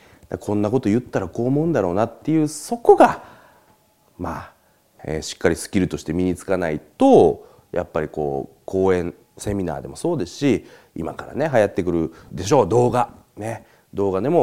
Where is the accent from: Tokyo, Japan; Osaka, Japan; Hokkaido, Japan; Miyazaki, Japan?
Osaka, Japan; moved away; also born or lived in Sendai; 一回ね、大阪から仙台、東北の仙台に引っ越した時があって、で、大阪から来ましたって言った時に、